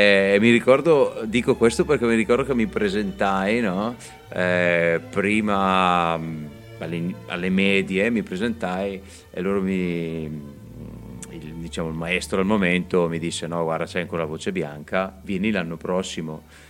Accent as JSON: {"language": "Italian", "town": "Gavardo", "region": "Lombardy", "country": "Italy", "tie": "born there", "said": "Sono nato a Gavardo, vedi, non proprio a Brescia."}